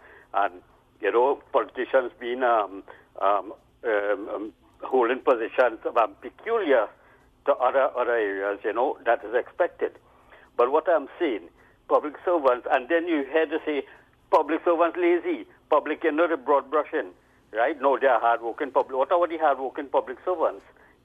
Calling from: Arima, Trinidad & Tobago; Good morning, Ms. Tosca, and your guest there. I'm calling from Arima.

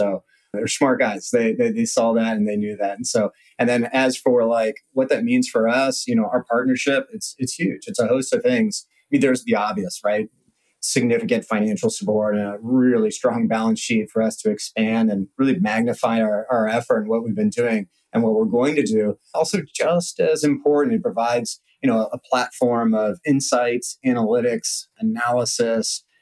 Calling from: Richmond, Virginia, United States; calling, recording here from Richmond, Virginia.

